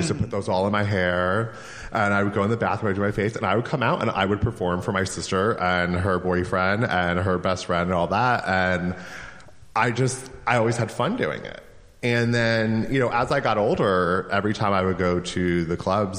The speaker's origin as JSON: {"language": "English", "region": "New York", "country": "United States", "said": "I'm originally from New York."}